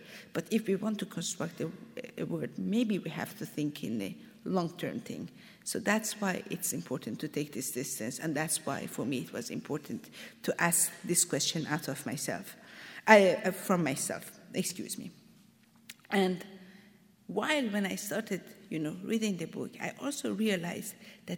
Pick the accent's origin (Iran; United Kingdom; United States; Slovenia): Iran; as a child, when I was growing up in Iran, we were reading about, you know, this Persian-Roman wars